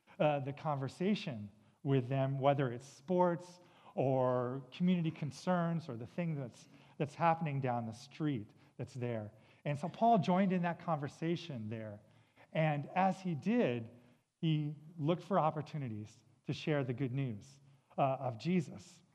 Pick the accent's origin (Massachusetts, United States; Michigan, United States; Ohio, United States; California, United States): California, United States; Los Angeles; You know, I know, like Walt said, I live in Los Angeles, or I grew up in Los Angeles.